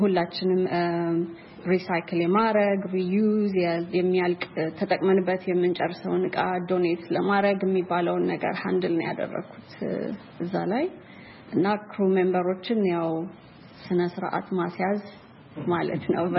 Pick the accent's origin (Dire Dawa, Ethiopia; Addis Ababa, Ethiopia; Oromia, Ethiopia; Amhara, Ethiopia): Addis Ababa, Ethiopia; moved away as an adult; now in United States; ተወልጄ ያደኩት ኢትዮጵያ ነው። አዲስ አበባ ናዝሬት ስኩል ነው እስከ 12ኛ ክፍል ተምሬ ጨረስኩት። እዚህ ሀገር ስመጣ 2004 ነው በዚህ አመተ ምህረት ሶ 14 አመት ሆኖኛል።